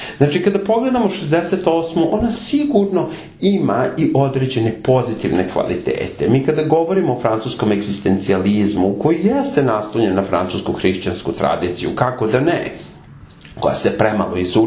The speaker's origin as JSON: {"language": "Serbian", "country": "Australia", "said": "Ja dolazim iz Australije. Australija kao zemlja daje mojoj instituciji, znači novac"}